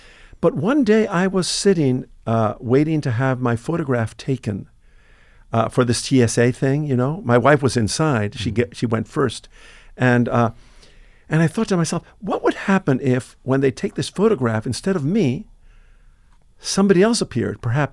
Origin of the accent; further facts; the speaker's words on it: New York City, New York, United States; also born or lived in Argentina; I'm so glad to be here in New York, which, of course, is my hometown, because I was brought up as a kid here when my parents had to flee Argentina when I was 2.5 years old.